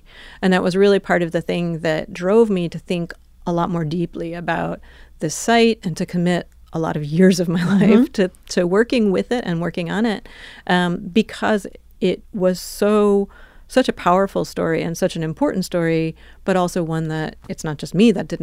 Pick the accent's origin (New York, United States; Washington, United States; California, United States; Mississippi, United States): New York, United States; So I grew up in New York. I have a huge affection for it. I really care about the city.